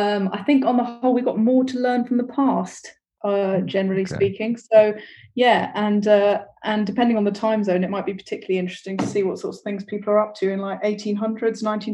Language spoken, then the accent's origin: English; London, United Kingdom; Yeah, my dad is Cypriot. So yeah, but I mean, they're British. We grew up in Tooting in southwest London. So that's pretty much where it all began. And I live now in southeast London near Peckham, so I haven't really moved too far.